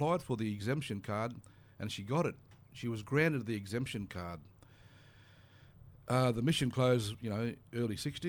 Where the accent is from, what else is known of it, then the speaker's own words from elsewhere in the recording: Cairns, Queensland, Australia; I was born and raised in Cairns, but my mob come from the Savannah country out towards southwest, going out to the Gulf. So that's Uruman.